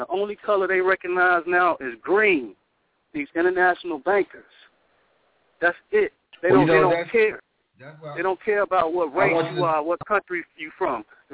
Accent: Chicago, Illinois, United States; born there; I was born here. I was born in Chicago, Illinois. So, yeah, I'm going to rep my city.

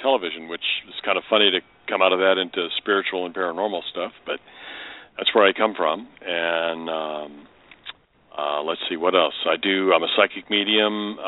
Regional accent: Dallas, Texas, United States; Well, I'm from Dallas. That's where we have our practice

